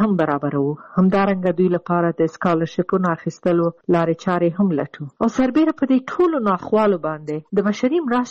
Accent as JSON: {"language": "Pashto", "country": "Afghanistan", "moved": "yes", "said": "زه د افغانستان نه بند یم زه ورځې شمېرم چې زه بیرته کله خپل ملک ته ځم او بیرته خپل ټاټوبی خپل خلکو سره"}